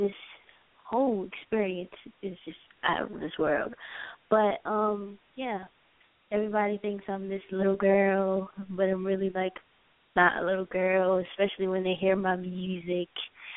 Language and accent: English; Wilmington, Delaware, United States; Well, I'm from Wilmington, Delaware.